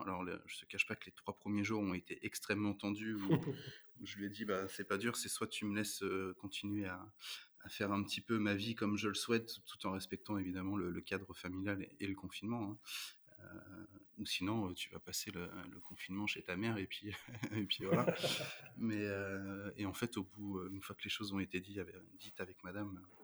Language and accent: French; Rouen, Normandy, France; j'ai 34 ans. Je suis né à Rouen, j'ai grandi à Rouen. Je suis issu d'une famille assez populaire.